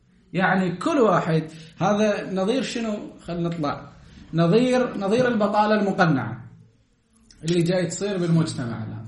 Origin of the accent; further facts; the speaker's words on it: Iraq; بلدنا العراق بلد منهار